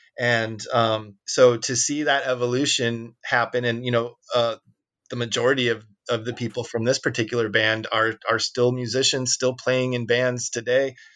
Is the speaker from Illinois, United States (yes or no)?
yes; Peoria, Illinois, United States; But of course, you know, we came from Peoria